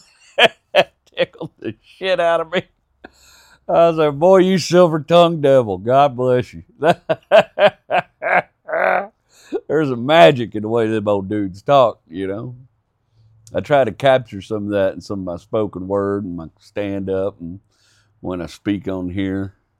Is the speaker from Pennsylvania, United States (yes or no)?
no; Texas, United States; I'm not Appalachian. I'm from Appalachian people, but I'm not Appalachian. I'm Texan.